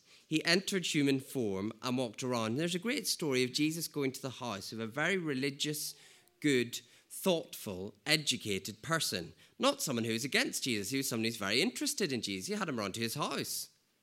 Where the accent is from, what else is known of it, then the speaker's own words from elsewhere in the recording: United Kingdom; from the UK.